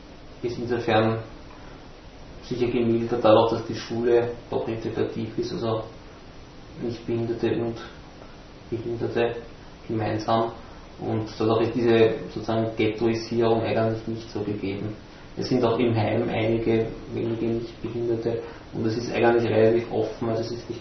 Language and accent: German; Lower Austria, Austria; Ich komme aus Niederösterreich, ja.